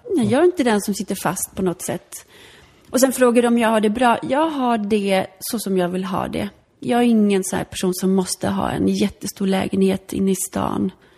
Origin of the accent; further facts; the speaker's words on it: Poland; Alltså min barndom i Polen var ju enligt mig då, ur ett barns perspektiv, så var det ju väldigt lyckligt.